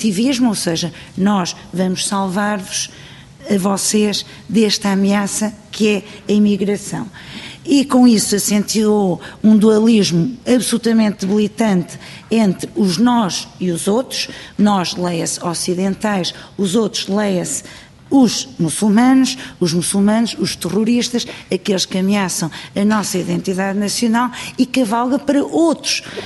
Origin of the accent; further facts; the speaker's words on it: Portugal; Eu quando digo nós, somos portugueses.